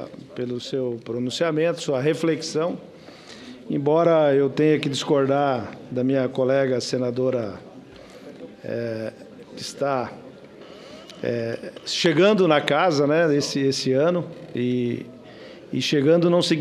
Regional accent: Mato Grosso, Brazil; eu como mato-grossense, como representante do meu estado

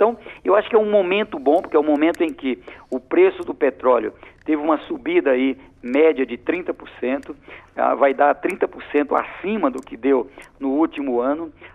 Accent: Piauí, Brazil; Eu sou do Piauí

